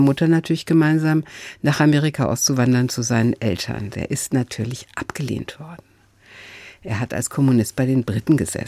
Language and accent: German; Cologne, North Rhine-Westphalia, Germany; born there; Also erstmal bin ich geboren in Köln